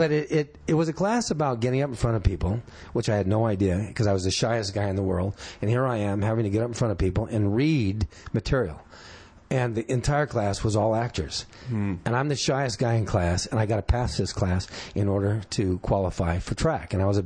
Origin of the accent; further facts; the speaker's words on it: Los Angeles, California, United States; And basically, I grew up in Los Angeles, went to Washington High School